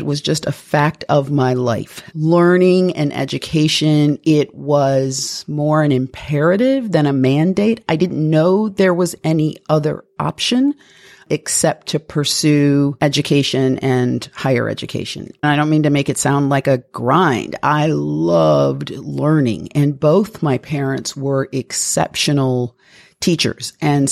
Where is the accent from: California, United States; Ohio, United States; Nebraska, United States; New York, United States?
Ohio, United States; Toledo; I was born and raised in Toledo, Ohio. I'm an only child.